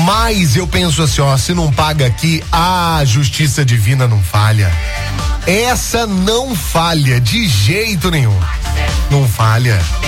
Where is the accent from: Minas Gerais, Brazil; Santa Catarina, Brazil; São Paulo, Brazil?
Minas Gerais, Brazil; Itajubá; sou de Itajubá e cheguei de viagem aqui em Almenara, no norte de Minas.